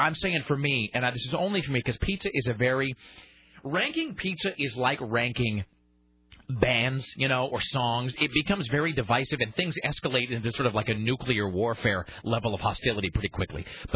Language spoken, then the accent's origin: English; Kennewick, Washington, United States; because there was a Pietro's in my hometown in Kennewick.